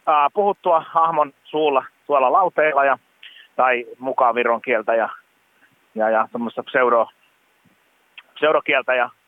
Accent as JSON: {"language": "Finnish", "town": "Valkeakoski", "region": "Pirkanmaa", "country": "Finland", "said": "Joo, mä oon siis Valkeakoskelta kotoisin"}